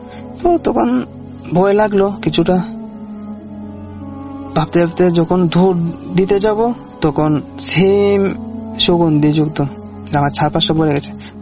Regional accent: Dowarabazar, Sylhet Division, Bangladesh; আমার বাড়ি সিলেট দোয়ারা বাজার থানা লক্ষ্মীপুর ইউনিয়নের কোন এক গ্রামে।

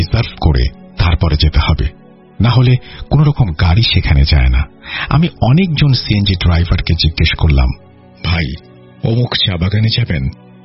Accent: Daragaon, Sylhet Division, Bangladesh; now in France; আমার বাড়ি সিলেটের হবিগঞ্জ জেলার দাঁড়াগাঁও গ্রামে, বর্তমানে আমি ফ্রান্সের নাগরিক, ঈদের জন্য পরিবার নিয়ে বাংলাদেশে বেড়াতে এসেছি।

